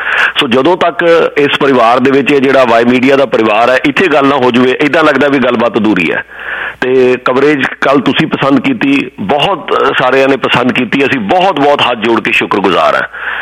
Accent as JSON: {"language": "Punjabi", "region": "Punjab", "country": "India", "tie": "born or raised there", "said": "ਮੈਂ ਤੇ ਪੰਜਾਬ ਅਸੀਂ ਉੱਥੇ ਜੰਮੇ ਪਲੇ ਹਾਂ ਤੁਸੀਂ ਵੀ ਸਾਰੇ ਪੰਜਾਬ ਹੀ ਆਪਾਂ ਜ਼ਿਆਦਾਤਰ ਜੰਮੇ ਪਲੇ ਹਾਂ ਸਾਰੇ ਪੰਜਾਬ ਦੇ ਵਿੱਚ"}